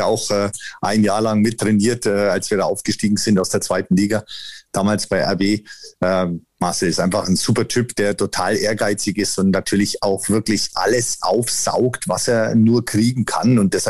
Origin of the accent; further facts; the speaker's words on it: Bavaria, Germany; now in Leipzig, Germany; weil vorher bin ich ja aus Mittelfranken gar nicht rausgekommen. Ein sehr bodenständiger Mensch, ja, fest verankert in Franken.